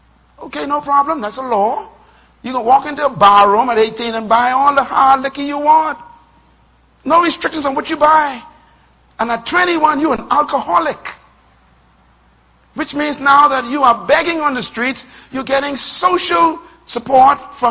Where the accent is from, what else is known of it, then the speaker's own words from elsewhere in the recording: Bain Town, New Providence, Bahamas; Yeah, I grew up in Baintown, Mom.